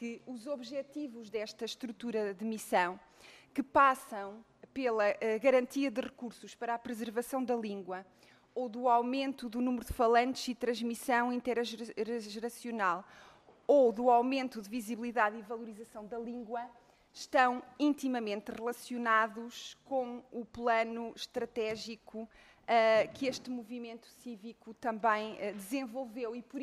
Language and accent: Portuguese; Norte, Portugal; como transmontana, tenho orgulho neste movimento cívico